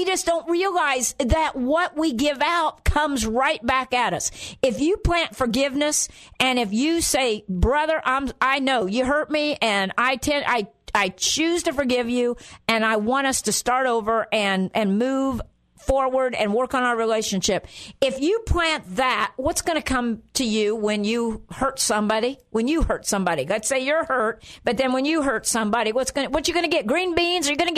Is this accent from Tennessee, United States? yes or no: no; Indiana, United States; I'm from Indiana and the farmland, you know, in fact, farmland, where there's corn and beans right now and all kinds of good stuff.